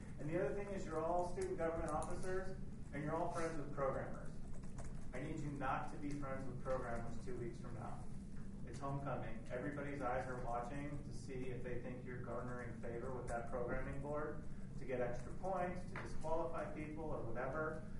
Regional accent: Canada; I'm Canadian, so it was hockey.

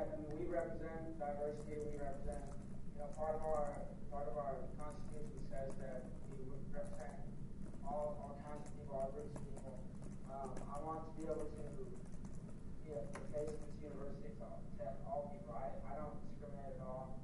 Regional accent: Reno, Nevada, United States; I'm from Reno, Nevada, born and raised. I went to Reno High.

